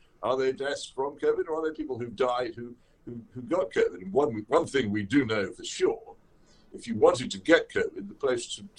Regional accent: Oxford, South East England, United Kingdom; I mean, in my hometown of Oxford, there is a stream

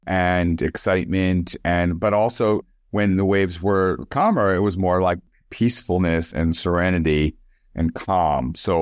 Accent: Brooklyn, New York, United States; Yeah, well, I was a city boy. I grew up in Brooklyn.

